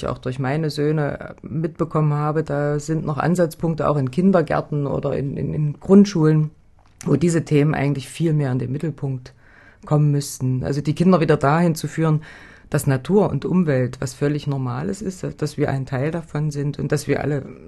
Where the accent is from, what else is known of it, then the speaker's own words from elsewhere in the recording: Halle, Saxony-Anhalt, Germany; ich komme ja aus Halle, aus Sachsen-Anhalt